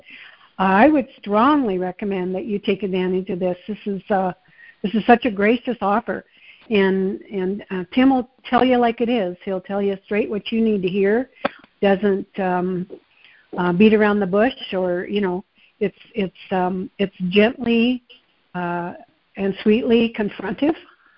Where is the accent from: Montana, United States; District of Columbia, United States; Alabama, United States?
Montana, United States; Dang, I'm from Montana.